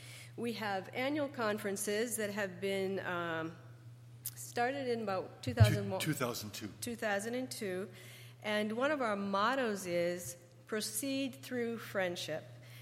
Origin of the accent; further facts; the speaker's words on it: Seattle, Washington, United States; I'm from Seattle, so I also bring you greetings from Seattle Mennonite Church.